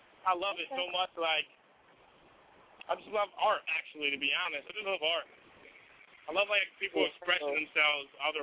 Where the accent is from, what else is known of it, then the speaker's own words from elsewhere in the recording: New York, United States; The 845 is where I'm from. It's my hometown. 845. It's my town, though. It's where I'm from. It's upstate New York.